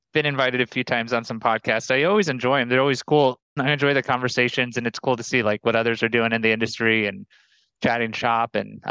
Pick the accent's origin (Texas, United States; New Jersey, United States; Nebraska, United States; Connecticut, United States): Nebraska, United States; Omaha; also born or lived in Boulder, Colorado; Omaha, Nebraska. Oh. 29 years, born and raised. Moved out to Colorado, Boulder, Colorado, represent for 7 years.